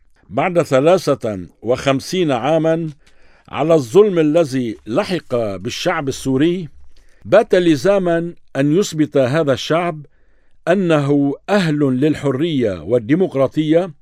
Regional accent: Lebanon

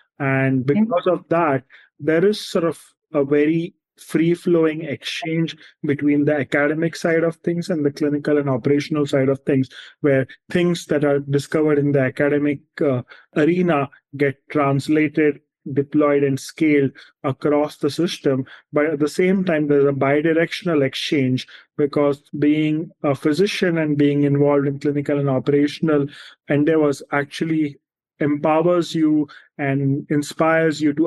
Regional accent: Mumbai, Maharashtra, India; now in New York City, United States; So I grew up in India, in Bombay, which some of you might know is one of the biggest cities in India. I live in New York City right now

